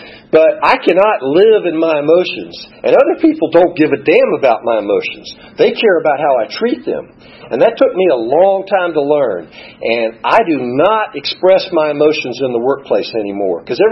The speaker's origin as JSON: {"language": "English", "town": "Greenville", "country": "United States", "tie": "born or raised there", "said": "I've started to be able to enjoy my normie friends that I grew up with in Greenville."}